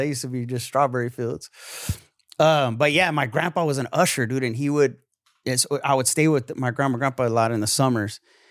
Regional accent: San Fernando, California, United States; born there; also born or lived in Pacoima / Oxnard; I was born in San Fernando, and then we lived.

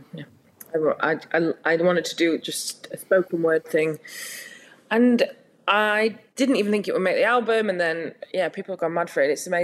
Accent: Rotherham, Yorkshire and the Humber, United Kingdom; born there; Yeah, I was 86. I was born

